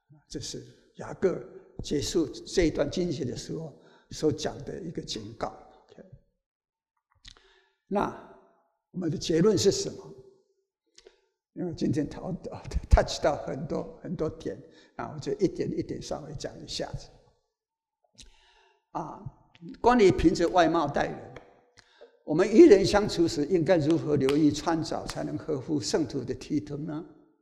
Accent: Taiwan; 这个跟我们台湾人所说的无衣被人欺是差不多的

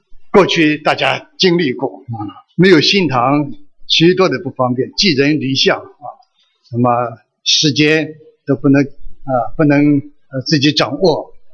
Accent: China; 我们中国人有句话说的是什么，金窝银窝不如自己的小窝啊

